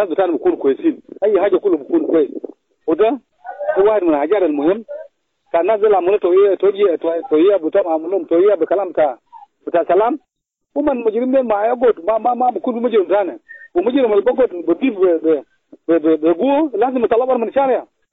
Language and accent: Arabic; South Sudan; أنا كمواطن جنوبي أنا بشوف وبالأخص وراب ولا جنوب السودان ككل